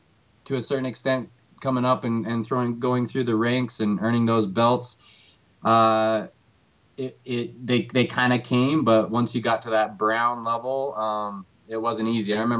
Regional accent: Salt Lake City, Utah, United States; So yeah, born and raised in Salt Lake, and really enjoy it here.

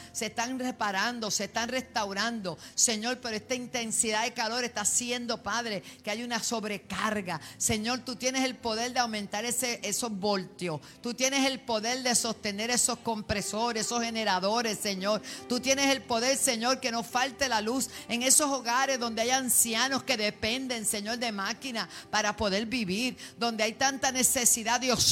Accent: Puerto Rico; Somos puertorriqueños y te pedimos, Padre, que haya un cese y desista

